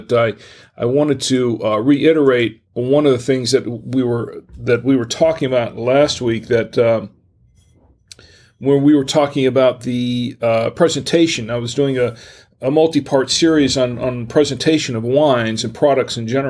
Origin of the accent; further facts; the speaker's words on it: Gainesville, Florida, United States; born there; also born or lived in North Carolina; When I was born in Gainesville, Florida, spent the first 2 years of my life basically living with my grandparents and my mom and dad on the coast, my grandparents' house, because they had a beach house on the on Flagler Beach.